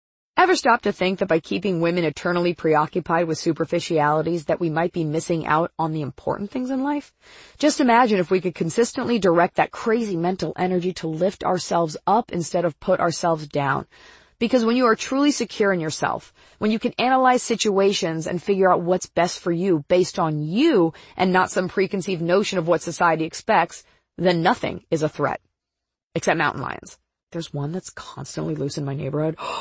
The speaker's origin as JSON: {"language": "English", "region": "Texas", "country": "United States", "tie": "born or raised there", "said": "When I was growing up in Texas and playing lacrosse in high school"}